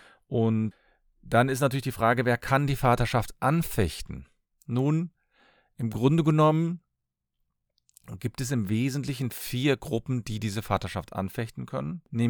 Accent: Cologne, North Rhine-Westphalia, Germany; Ich komme aus Köln und bin Fachanwalt für Familienrecht.

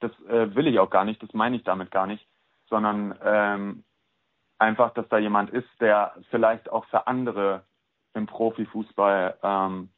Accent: Cologne, North Rhine-Westphalia, Germany; ich bin nach Köln gezogen, weil ich hier geboren und aufgewachsen bin und ja, meine Heimat vermisst habe, meine Familie vermisst habe und das Landleben einfach dann doch nicht so erfüllend für mich war.

